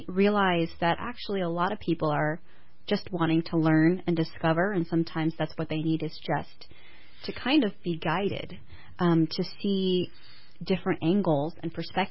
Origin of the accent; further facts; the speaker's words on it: California, United States; That was actually from Las Vegas, but I grew up in the Bay Area.